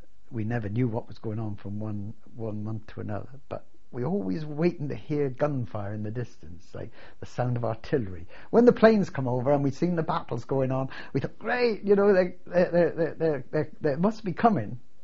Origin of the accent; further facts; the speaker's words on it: United Kingdom; Though, as British troops, we sort of stuck together more.